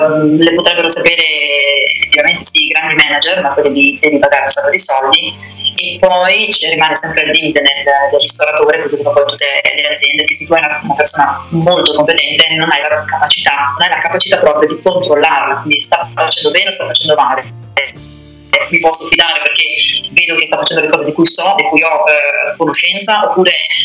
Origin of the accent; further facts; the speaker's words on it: Friuli-Venezia Giulia, Italy; born there; io sono friulana di nascita, scappare da questo territorio